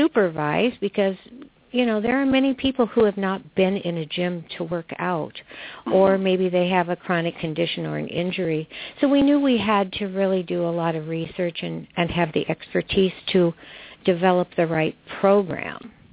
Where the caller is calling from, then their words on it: Edina, Minnesota, United States; I'm calling from Edina, Minnesota, which is one of the inner ring suburbs of Minneapolis.